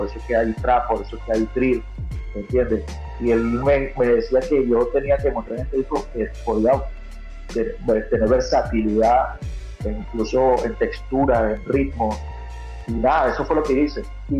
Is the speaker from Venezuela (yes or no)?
yes; Venezuela; moved away; mi tierra, mi Venezuela amada. Y nada, como todo inmigrante que sale de su país